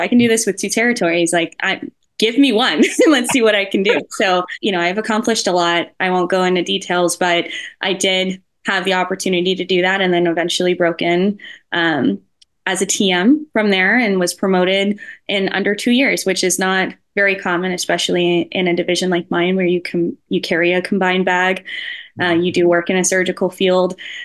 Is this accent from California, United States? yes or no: yes; California, United States; I'm born and raised in California. I'm 29 years old now.